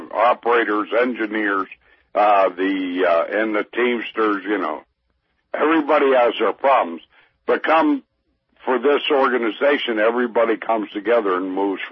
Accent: Aliquippa, Pennsylvania, United States; I'm originally from Aliquippa, Pennsylvania.

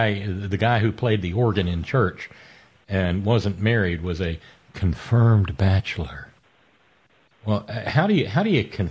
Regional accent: Deep South, United States; growing up in the Deep South, I grew up in a repressive society

